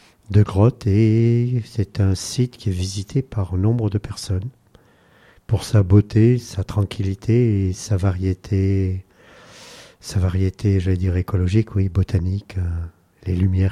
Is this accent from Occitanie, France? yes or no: no; Provence-Alpes-Côte d'Azur, France; Je viens de Provence, donc là, le chemin n'est pas très long pour venir ici.